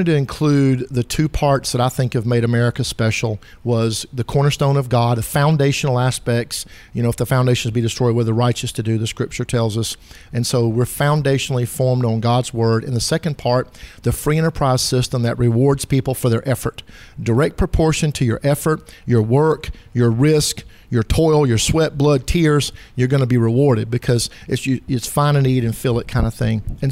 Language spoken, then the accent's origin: English; Prosperity, South Carolina, United States; also born or lived in North Augusta, South Carolina; Yeah, I'm from Prosperity, grew up there, and moved back there.